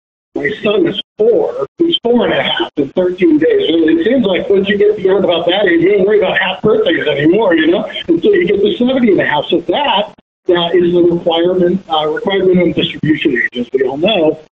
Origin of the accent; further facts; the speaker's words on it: Connecticut, United States; Number nine, pays homage to my hometown, the insurance capital of the world, Connecticut.